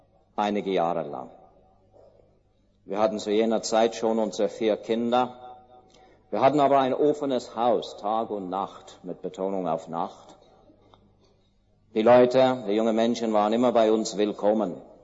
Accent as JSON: {"language": "German", "country": "Canada", "tie": "born or raised there", "said": "Ich bin in den Kriegsjahren geboren, bin in Kanada aufgewachsen."}